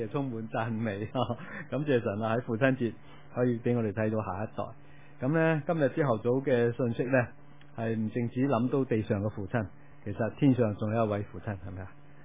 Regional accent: Guangdong, China; 用一啲我哋广东人嘅语言呢

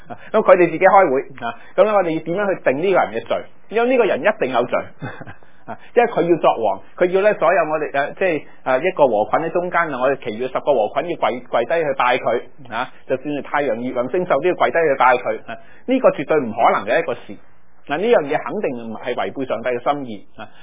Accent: China; 当然我系中国人

